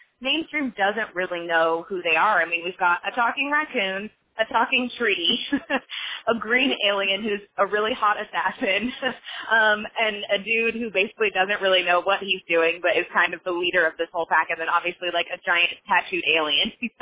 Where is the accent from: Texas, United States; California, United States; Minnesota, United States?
California, United States; also born or lived in Connecticut; now in Los Angeles, United States; So I grew up in California and Connecticut and moved out to Los Angeles